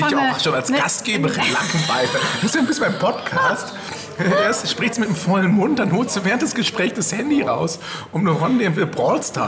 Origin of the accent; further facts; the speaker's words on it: North Rhine-Westphalia, Germany; Ich komme aus dem Ruhrgebiet. Ich komme aus dem Pott. Da sehen wir das alles nicht so eng.